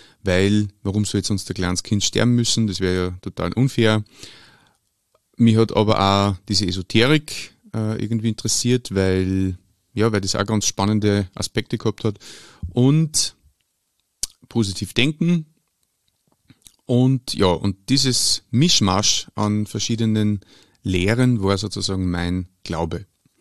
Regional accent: Lower Austria, Austria; Ich bin römisch-katholisch erzogen worden, aufgewachsen in Niederösterreich, Grenze Niederösterreich-Oberösterreich

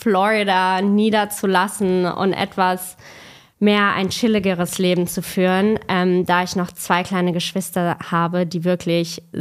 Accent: Frankfurt, Hesse, Germany; Ich bin auch in Frankfurt aufgewachsen, bei meiner Mama und meiner Oma. Und Frankfurt liegt mir auch sehr, sehr am Herzen.

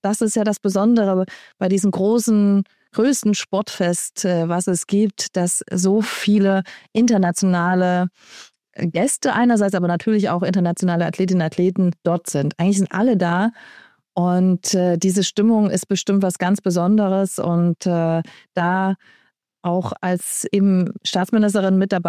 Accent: Leipzig, Saxony, Germany; Und dann komme ich ja aus Sachsen und Leipzig

